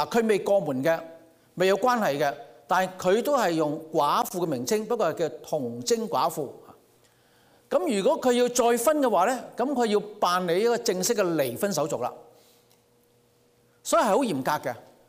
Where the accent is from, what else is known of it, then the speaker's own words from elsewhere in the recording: China; 指腹为婚，我们中国人是吧